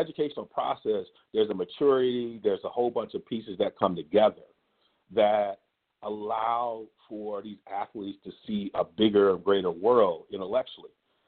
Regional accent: Ann Arbor, Michigan, United States; I grew up in Ann Arbor, Michigan fan, love Brady

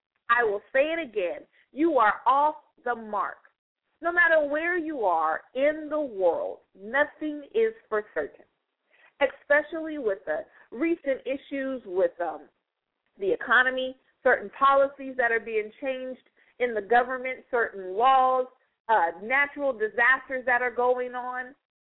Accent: United States; I'm an American. I can only speak for America.

